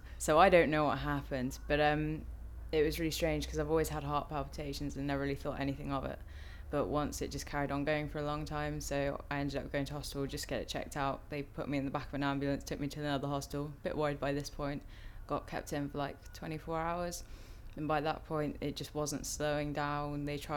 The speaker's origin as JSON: {"language": "English", "region": "South West England", "country": "United Kingdom", "said": "I'm 19, and I'm from Gloucestershire."}